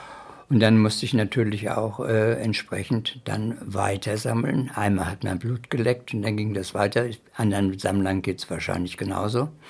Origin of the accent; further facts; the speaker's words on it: East Germany, Germany; now in Wiesbaden, Germany; Ja, ich bin ja aus der DDR geflüchtet, 1958, und bin in Wiesbaden angekommen und hatte ein kleines Köfferchen dabei.